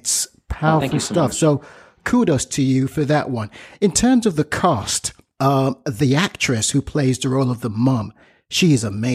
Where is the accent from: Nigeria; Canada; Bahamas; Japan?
Nigeria; growing up in Nigeria